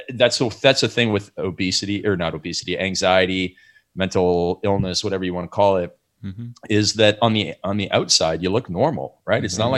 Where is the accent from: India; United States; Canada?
Canada; if you start all the way back when I was in high school, I grew up in Canada.